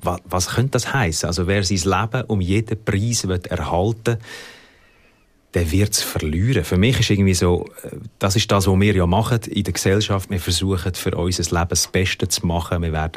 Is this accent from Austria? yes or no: no; Switzerland; Wenn du an Gott glaubst, bei uns in der Schweiz, du kannst das ausüben in der Freiheit.